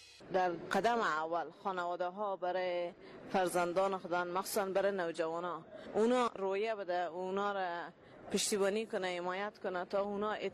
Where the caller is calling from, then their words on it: Kabul, Afghanistan; از کابل هستم و در هرات فعالیت دارم.